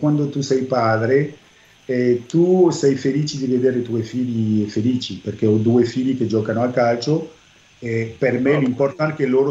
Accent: Guadeloupe; Io sono della Guadalupe. Le mie antenati sono state delle persone venute d'Africa che hanno messo in schiavitù in Guadalupe

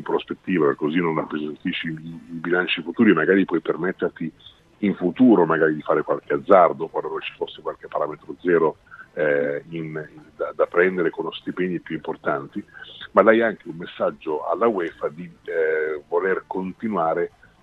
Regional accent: Southern Italy, Italy; Sono un meridionale affezionato alla scaravanzia.

